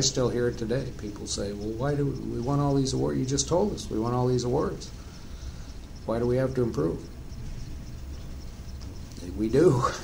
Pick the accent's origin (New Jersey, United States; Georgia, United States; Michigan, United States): Michigan, United States; Lansing; to do it in my hometown. It's pretty special. And, you know, just the whole Lansing workforce makes it even more special.